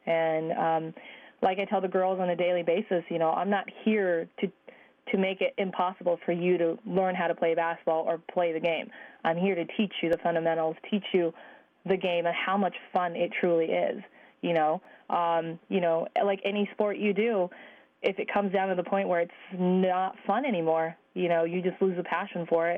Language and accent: English; Kodiak, Alaska, United States; I grew up in Kodiak, Alaska.